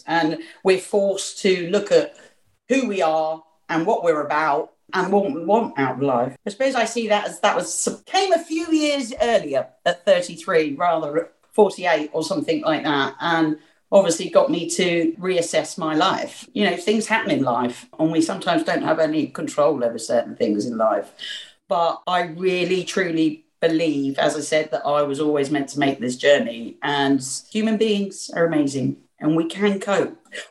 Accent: London, United Kingdom; I'm a Londoner, I've got to get tickets to this.

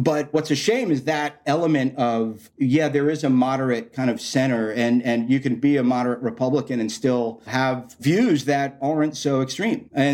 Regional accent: Florida, United States; also born or lived in New York; I grew up down in Florida. I mean, I was born in New York, but I grew up down in Florida.

